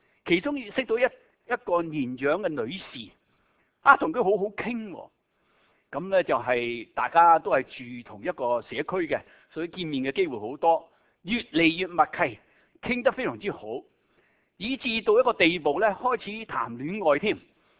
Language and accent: Cantonese; Shanghai, China; 我系上海人嚟噶嘛，